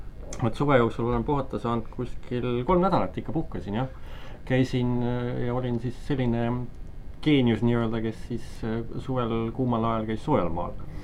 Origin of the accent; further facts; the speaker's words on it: Pärnu, Pärnu County, Estonia; minu kodulinnas Pärnus on seal see jõeäärne kant